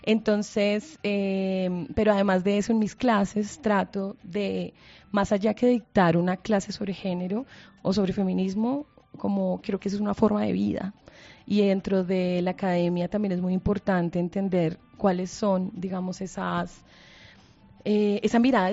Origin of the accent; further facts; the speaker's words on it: Bogotá, Colombia; born there; soy bogotana de nacimiento